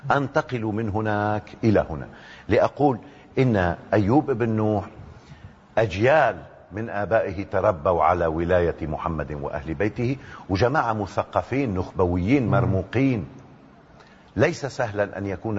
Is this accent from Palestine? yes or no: no; Mecca, Makkah Province, Saudi Arabia; أنا من مكان لابد لك أن تصلي إن كنت مسلما إليه يوميا 5 مرات. أنا ابن مكة، أنا ابن الحرم النبوي،